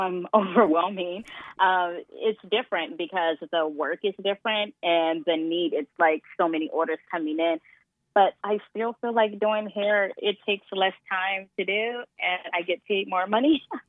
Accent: Israel; now in United States; So when I moved out here in 2009, because I'm from Israel, born and raised

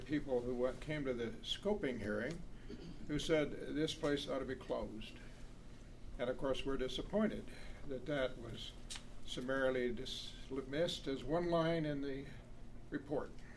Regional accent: Colorado Springs, Colorado, United States; I'm from Colorado Springs.

